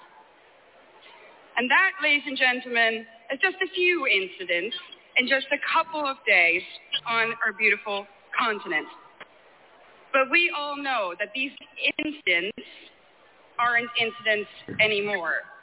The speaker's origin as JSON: {"language": "English", "country": "Netherlands", "second_language": "English", "said": "this is a small city in the Netherlands, in my home country"}